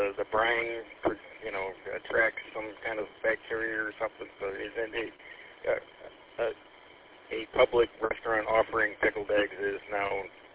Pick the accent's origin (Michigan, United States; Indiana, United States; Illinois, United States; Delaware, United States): Michigan, United States; Troy; I graduated high school in Troy in southeast Michigan. I currently am in Birch Run